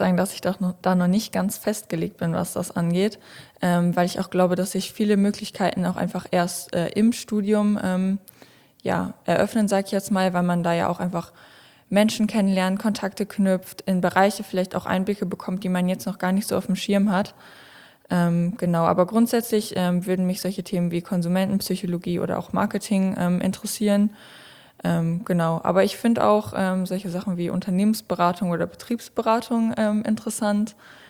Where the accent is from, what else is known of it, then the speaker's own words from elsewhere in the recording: Bocholt, North Rhine-Westphalia, Germany; Ich komme gebürtig aus Bocholt, habe da bis vor kurzem das Mariengymnasium besucht und genau gerade mein Abitur gemacht